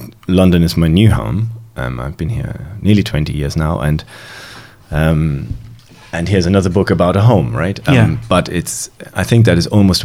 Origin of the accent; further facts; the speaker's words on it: Germany; growing up in Germany, you can't escape the subject.